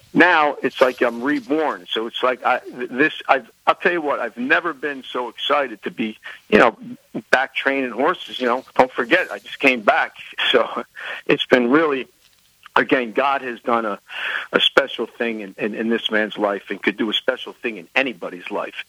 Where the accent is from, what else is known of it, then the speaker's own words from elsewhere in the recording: Newark, New Jersey, United States; I come from, I'll be quite transparent, I come from Newark, New Jersey.